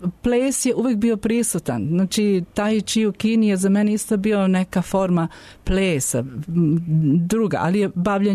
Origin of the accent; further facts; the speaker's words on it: Serbia; now in Germany; a ja sam Srpkinja